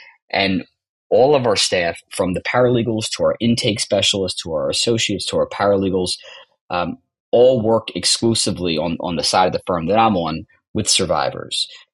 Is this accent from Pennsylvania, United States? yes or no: yes; Philadelphia, Pennsylvania, United States; I grew up in the Philadelphia area. From a very large Italian Catholic family.